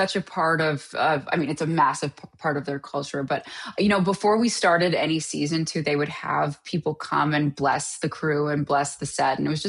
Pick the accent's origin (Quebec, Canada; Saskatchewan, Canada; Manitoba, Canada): Quebec, Canada; Montreal; I grew up in Montreal. So Montreal is a very different place than the rest of Canada. It looks very different, and the feel is very different because of the politics and language there.